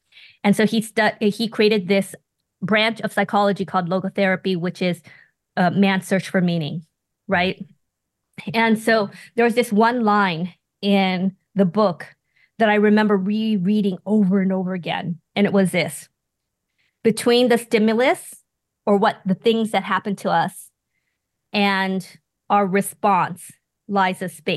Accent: Inglewood, California, United States; So my origin story is I grew up in Inglewood, California, in Los Angeles. My parents were Vietnamese refugees.

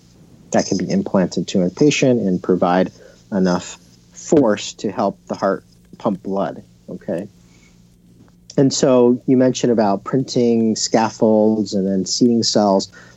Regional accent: California, United States; I grew up in California. It was more frequent back then, you know, when I was living there.

